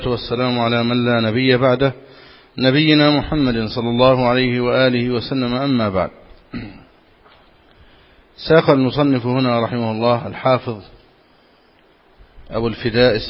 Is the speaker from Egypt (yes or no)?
yes; Egypt